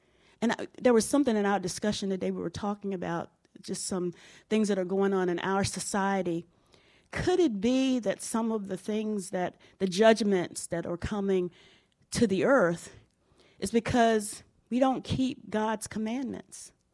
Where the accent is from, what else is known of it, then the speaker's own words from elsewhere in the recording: Virginia, United States; You all know I'm from Virginia, and I don't remember how old I was, but there's a river that runs through